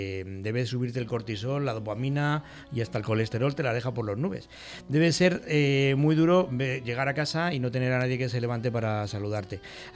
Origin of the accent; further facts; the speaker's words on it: Madrid, Community of Madrid, Spain; yo soy de Madrid y yo soy muy crítico